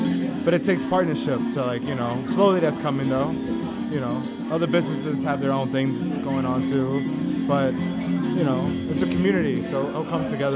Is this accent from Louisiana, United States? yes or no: yes; New Orleans, Louisiana, United States; born there; I think definitely a part is that I was born in New Orleans, you know, so my father's been here for 30 years.